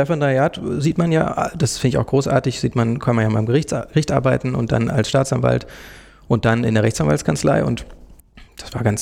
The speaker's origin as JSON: {"language": "German", "region": "Berlin", "country": "Germany", "tie": "born or raised there", "said": "Ich komme aus Berlin, also ich bin in Berlin aufgewachsen und habe an der Humboldt-Uni studiert."}